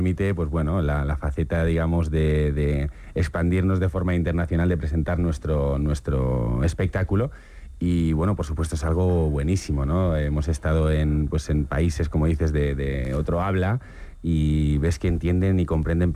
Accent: Community of Madrid, Spain; Sí, bueno, somos de Alcalá de Henares, de Torrejón, de... Somos ciudadanos del mundo también, ¿eh?

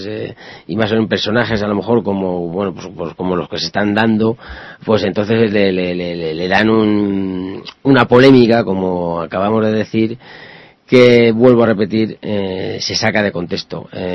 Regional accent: Fuenlabrada, Community of Madrid, Spain; Sí, no, y además soy de Fuenlabrada

